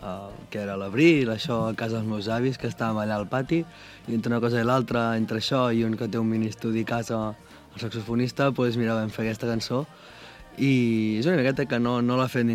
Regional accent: Vilafranca, Catalonia, Spain; per mi que sóc de Vilafranca és com... Uf, no pot ser millor

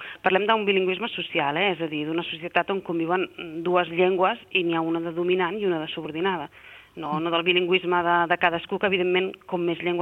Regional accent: Catalonia, Spain; els bilingües al final som els catalans

